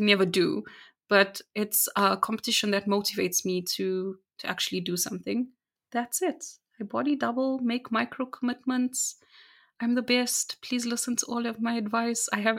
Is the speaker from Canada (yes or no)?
no; South Africa; especially if you're from South Africa. Do not eat the frog. That's where I'm from.